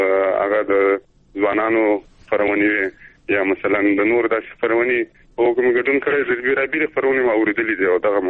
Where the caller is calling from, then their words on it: Zabul, Afghanistan; مې د زابل راغلی.